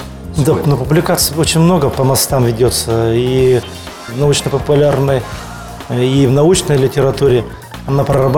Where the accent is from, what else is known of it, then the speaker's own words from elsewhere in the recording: Sakhalin Oblast, Russia; born there; now in Khabarovsk, Russia; потому что я хоть родился на Сахалине, но приходится пользоваться самолетом.